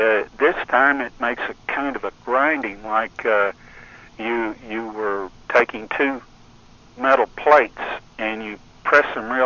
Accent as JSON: {"language": "English", "region": "Texas", "country": "United States", "tie": "born or raised there", "also_born_or_lived": "Las Vegas, New Mexico", "said": "I was born in Las Vegas, New Mexico. And my mother decided to come back to Texas where her folks were. And I was four at the time."}